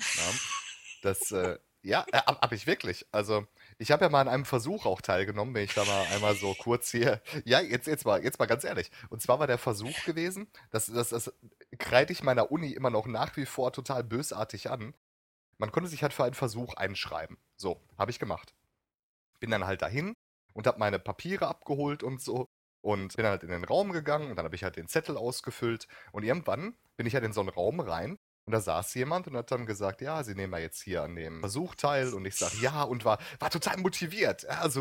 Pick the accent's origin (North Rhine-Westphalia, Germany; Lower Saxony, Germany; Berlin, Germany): North Rhine-Westphalia, Germany; bei uns im Ruhrgebiet sagt man eins. Ja, bei uns sagt man